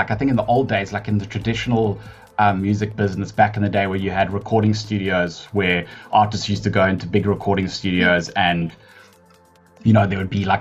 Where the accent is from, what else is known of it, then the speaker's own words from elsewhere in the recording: Johannesburg, Gauteng, South Africa; I actually grew up in Joburg. I'm a Joburg born and bred person. Yeah. Auckland Park was where I was born.